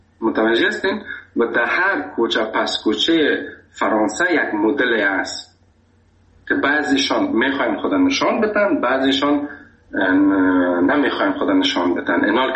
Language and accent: Persian; Afghanistan; من گفتم خودت از کجا هستی؟ گفتم از افغانستان.